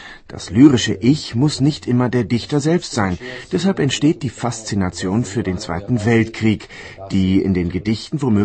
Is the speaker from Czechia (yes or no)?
yes; Moravian-Silesian Region, Czechia; now in Brno, Czechia; Ich komme aus dem Hultschiner Ländchen in Mährisch-Schlesien. Die Gegend nennt man bei uns Preußen, was als ein Schimpfwort gemeint ist. Ich bin gewissermaßen von dort emigriert. Hier nach Brünn in Südmähren bin ich zum Studieren gekommen und geblieben.